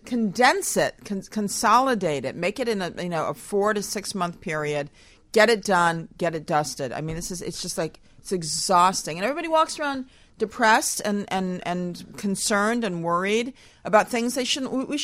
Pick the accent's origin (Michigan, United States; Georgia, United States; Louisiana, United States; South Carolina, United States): Michigan, United States; Flint; Flint, Michigan.